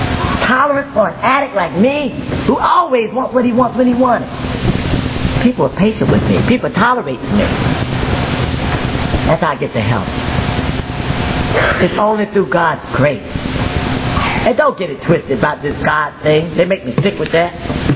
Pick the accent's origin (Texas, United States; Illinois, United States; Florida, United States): Florida, United States; I'm talking about growing up in South Florida where the coldest it gets is like 50 degrees